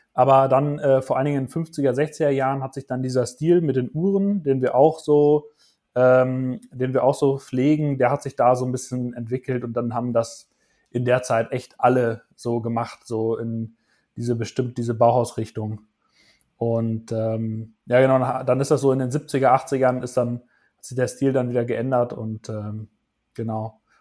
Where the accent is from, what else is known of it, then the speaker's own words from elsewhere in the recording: Münster, North Rhine-Westphalia, Germany; wo ich aufgewachsen bin in Münster